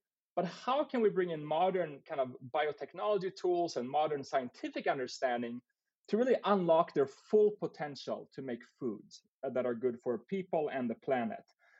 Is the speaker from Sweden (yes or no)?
yes; Sweden; moved away as an adult; now in United States; So I grew up in Sweden, and I kind of originally came to the U.S. when I was just at turn 18 to work in restaurants